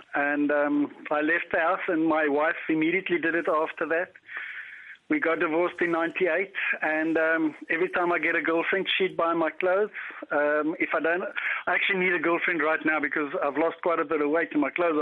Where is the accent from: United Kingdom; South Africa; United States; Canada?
South Africa; moved away as an adult; now in Killarney, Ireland; I'm from South Africa.